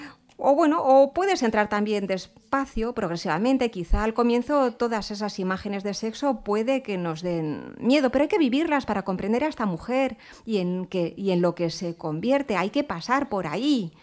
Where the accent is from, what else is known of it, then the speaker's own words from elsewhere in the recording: Lebanon; me encantaría ver estabilidad en mi país, en Líbano. Y sobre todo, ojalá mis compatriotas fuesen vivir en paz.